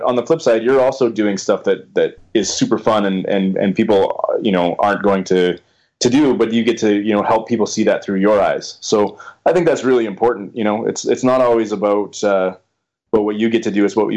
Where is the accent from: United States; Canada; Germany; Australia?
Canada; Hoth wasn't always that exciting as a kid growing up in Canada, I can assure you.